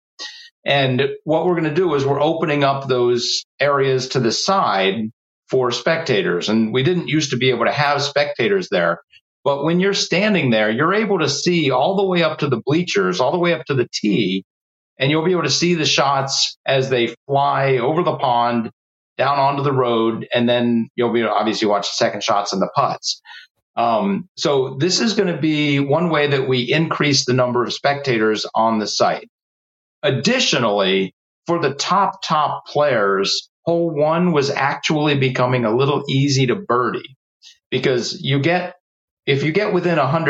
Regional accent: Pittsburgh, Pennsylvania, United States; I'm from Pittsburgh. I've watched minor league baseball my whole life.

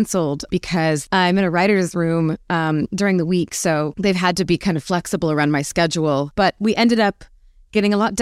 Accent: Arizona, United States; Hot. Predictably, probably. I actually was quite an indoor kid.

